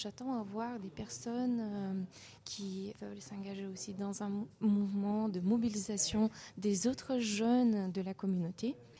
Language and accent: French; Bulgaria; French is a second language; moved away as an adult; now in France; je viens de la Bulgarie, je suis d'origine rome. Je suis venue en France en 2010